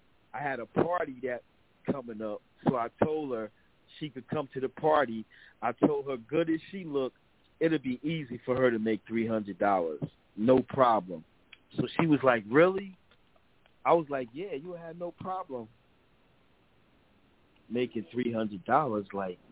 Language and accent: English; Paterson, New Jersey, United States; So I'm from Patterson, but she lived in Englewood or Belleville or something, like a white town.